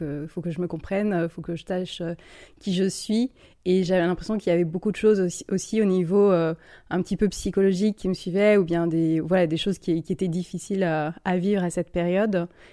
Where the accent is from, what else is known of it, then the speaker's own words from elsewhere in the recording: Colmar, Grand Est, France; Alors effectivement, j'ai grandi à Colmar.